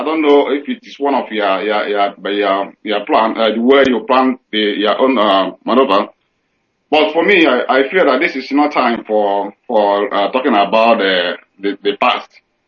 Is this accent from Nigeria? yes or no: yes; Nigeria; now in Bilbao, Spain; I'm from Uwoha. I'm calling from Bilbao.